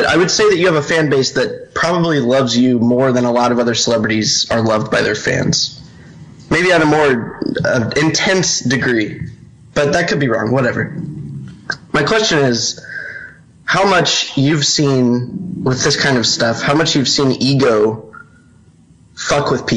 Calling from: Indiana, United States; I'm calling from Indiana.

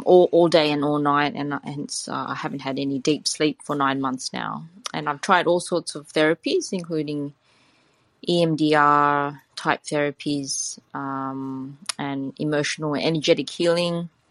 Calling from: Sydney, New South Wales, Australia; I'm calling from Sydney, Australia.

